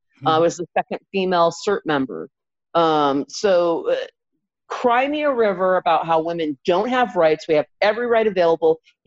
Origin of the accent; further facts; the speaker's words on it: United States; I'm a patriot. I'm an American.